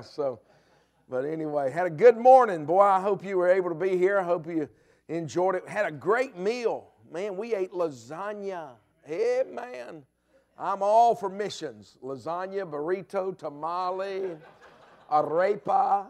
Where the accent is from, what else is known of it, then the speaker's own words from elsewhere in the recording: Alabama, United States; I grew up in Alabama, so I enjoy college football. Roll Tide, amen.